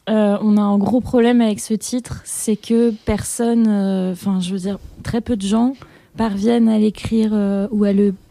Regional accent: Pays de la Loire, France; moved away as an adult; Moi j'ai grandi en France, dans les Pays de la Loire, une région que personne ne connaît. Et puis ensuite, à 18 ans, j'ai fait mes études à Paris.

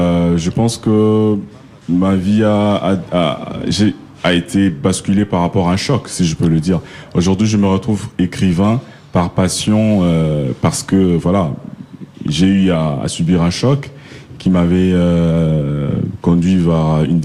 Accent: Kwilu, DR Congo; Ben, moi, je suis Muyanzi, donc je suis du Bandundu.

